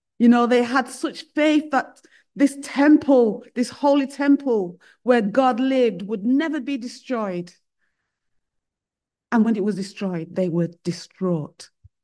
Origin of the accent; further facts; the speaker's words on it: Sheffield, Yorkshire and the Humber, United Kingdom; many of you probably already know that I grew up in Sheffield, up north. So you probably picked that up from my accent as well. So I lived there when it was still known as the Steel City.